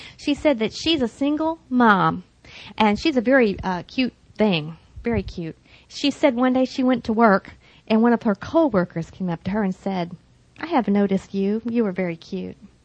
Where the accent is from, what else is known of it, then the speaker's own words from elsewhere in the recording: Texas, United States; I grew up in Texas. I have one.